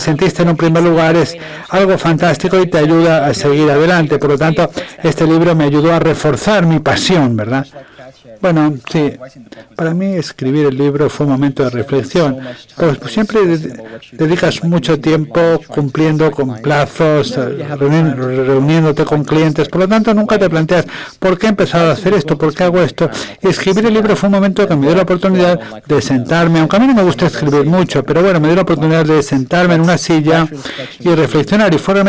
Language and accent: Spanish; California, United States; born there; Nací en California